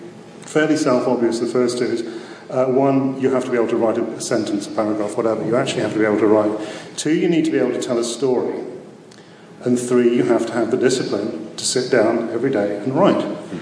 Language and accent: English; Rutland, East Midlands, United Kingdom; I grew up in Rutland, which is this amazingly rural area in the UK. Don't get me wrong, I love it. I mean, I still live there. But I grew up as a teenager in the 70s